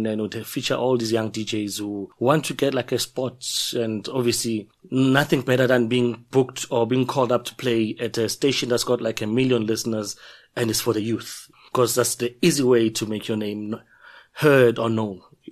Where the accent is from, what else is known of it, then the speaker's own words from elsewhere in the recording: Boksburg, Gauteng, South Africa; I am South African. You can say … from Boxburg, Fort Lawrence